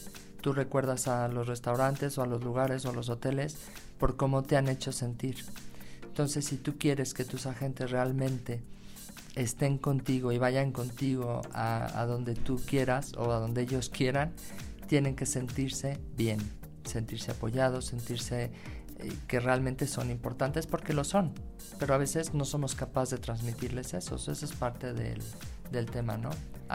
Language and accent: Spanish; Mexico; como mexicana que soy, me encanta participar siempre que vengo